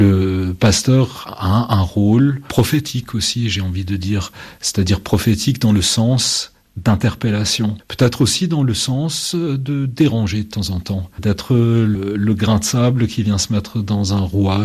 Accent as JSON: {"language": "French", "region": "Grand Est", "country": "France", "said": "Je suis alsacien."}